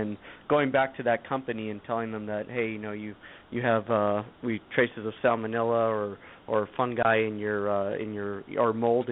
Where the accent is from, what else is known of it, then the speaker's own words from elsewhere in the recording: Tucson, Arizona, United States; open up a lab down here in Tucson, and I'm from Tucson originally